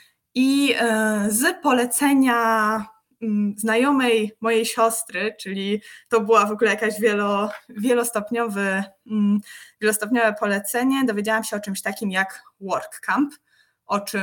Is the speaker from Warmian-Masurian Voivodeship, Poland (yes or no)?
no; Warsaw, Masovian Voivodeship, Poland; moved away as an adult; now in Czech Republic; Jestem z Warszawy i obecnie mieszkam w Czechach. Przeprowadziłam się tutaj 2 lata temu.